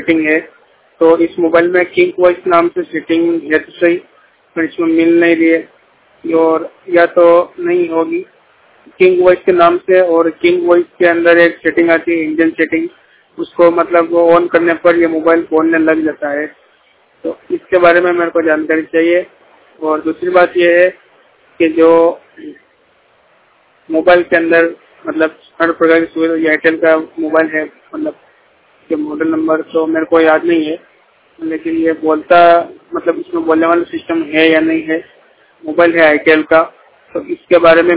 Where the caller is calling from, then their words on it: Gutakheda, Rajasthan, India; राजस्थान चित्तौड़ जिले से, तहसील निम्बाड़ा, जिला चित्तौड़गढ़। मेरा गांव है गुटाखेड़ा और मैं ग्रामीण क्षेत्र में रहता हूँ।